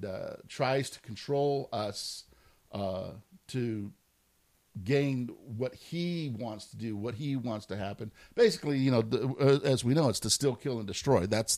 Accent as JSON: {"language": "English", "region": "California", "country": "United States", "said": "I'm formerly from California. I like to call myself a refugee from California."}